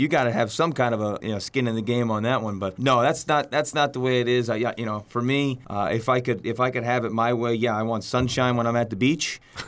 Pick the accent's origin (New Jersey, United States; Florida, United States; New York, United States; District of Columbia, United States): District of Columbia, United States; Washington; born there; also born or lived in Prince George's County; Not many of us native Washingtonians. I was born in Washington, D.C. We lived in Prince George's County for a number of years.